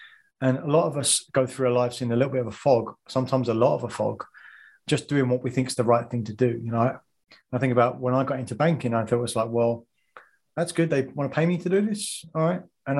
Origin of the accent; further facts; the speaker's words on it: England, United Kingdom; growing up in England, I worked for almost 20 years in the banking world, all over the world. I've lived in three continents and five locations